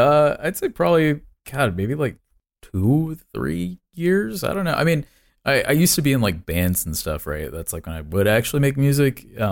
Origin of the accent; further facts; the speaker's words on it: San Diego, California, United States; Well, I'm originally from San Diego.